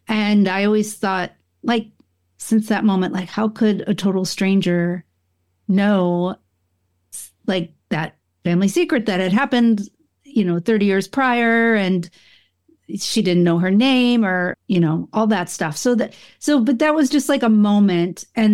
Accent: Buffalo, New York, United States; and I grew up in upstate New York. I'm from the Buffalo area, and I also studied photography in Rochester.

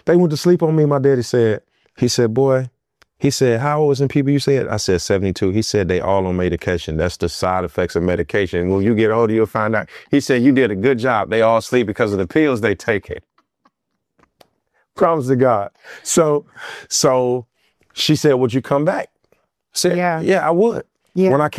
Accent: Gary, Indiana, United States; I'm from Gary, Indiana.

